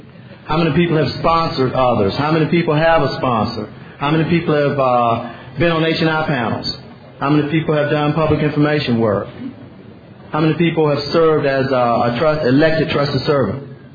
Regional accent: Raleigh, North Carolina, United States; I'm from Raleigh, North Carolina.

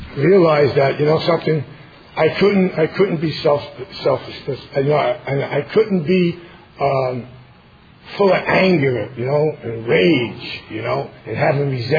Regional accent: New York, United States; now in Pennsylvania, United States; You know, I'm originally from New York. I moved to Pennsylvania just about 13 years ago.

